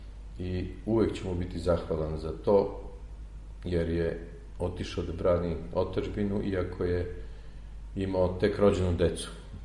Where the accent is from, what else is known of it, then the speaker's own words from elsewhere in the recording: Trstenik, Šumadija and Western Serbia, Serbia; ja sam odrastao u Trsteniku, u jednoj staroj kući koja je podignuta tamo kada je stari Trstenik bio do temelja razrušen